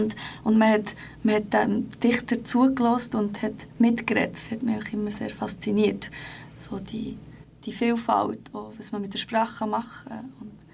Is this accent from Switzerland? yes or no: no; Prizren, Prizren District, Kosovo; first language Turkish; German is a second language; meine Familie ist ja aus Prizren, aber es war eine türkische Minderheit in Prizren. Also haben wir türkisch geredet, meine Muttersprache ist auch türkisch.